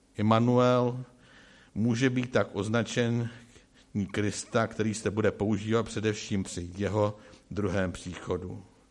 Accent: Křižánky, Vysočina Region, Czechia; Vzpomenu si, když jsem vyrůstal na Křižánkách

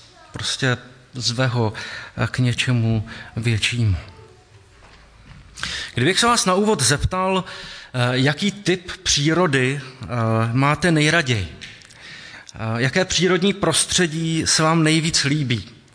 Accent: Prague, Czechia; někteří dokonce se, jako já, narodili v Praze a celý život prožili v Praze.

